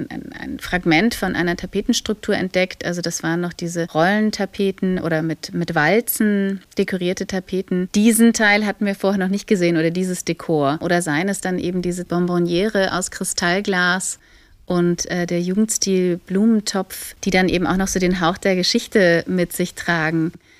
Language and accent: German; Berlin, Germany; ich bin Berlinerin